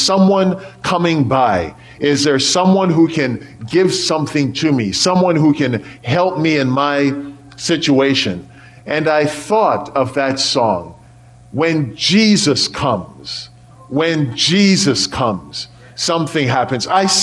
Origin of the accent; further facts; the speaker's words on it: Jamaica; now in Canada; I was born and raised in Jamaica, and every couple years or so, I like to go back